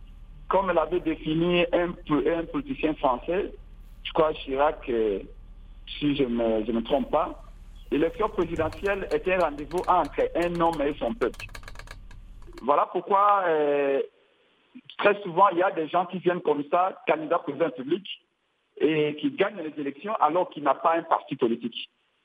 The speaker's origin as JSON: {"language": "French", "town": "Lodja", "region": "Sankuru", "country": "DR Congo", "said": "qui est au Kassai et qui est, par exemple, chez moi, à Lodja là-bas et tout ça"}